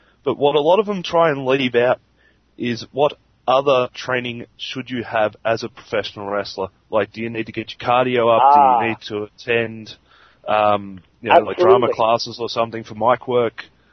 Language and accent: English; Australia; I'm an Australian independent.